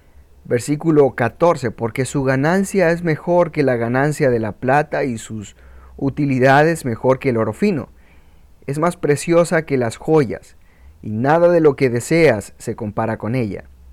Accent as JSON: {"language": "Spanish", "country": "Honduras", "tie": "born or raised there", "said": "Yo recuerdo muy bien un árbol de mango en mi país, Honduras, y como yo me subía a este árbol y agarraba los mejores frutos"}